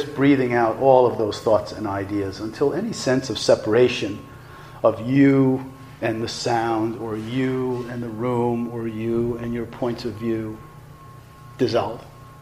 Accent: Newark, New Jersey, United States; I'm from Newark. I have trouble with people sitting behind me like this.

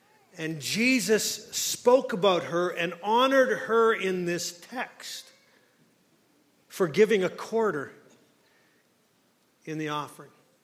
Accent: Scotland, United Kingdom; I come from Scotland

